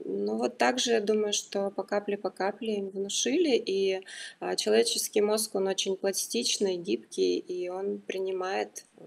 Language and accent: Russian; Kyiv, Ukraine; По моему родному городу, наверное, я бы обязательно еще раз поехала в Киев.